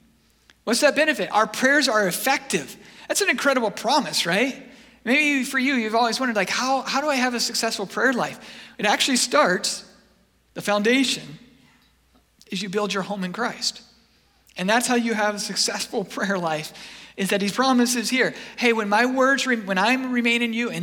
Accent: Washington, United States; And I grew up in Washington State, so I was all about like collecting Ken Griffey Jr.

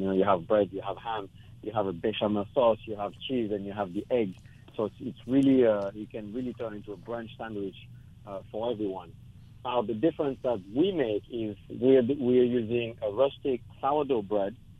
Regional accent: Toulouse, Occitania, France; English is a second language; now in United States; You know, I'm born and raised in Toulouse, so I've seen Toulouse sausage pretty much my entire childhood.

